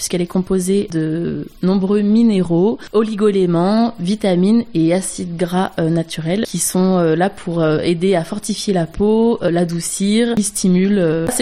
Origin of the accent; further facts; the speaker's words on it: Gap, Provence-Alpes-Côte d'Azur, France; Donc je suis née à Gap, j'ai 32 ans. J'ai grandi dans les Hautes-Alpes